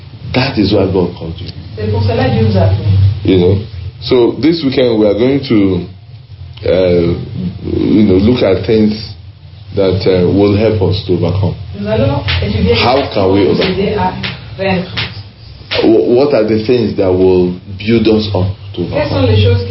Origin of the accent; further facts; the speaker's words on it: Nigeria; You know, we come from Nigeria because in Nigeria there's a lot of conflict. We have over 400 tribes and languages in Nigeria.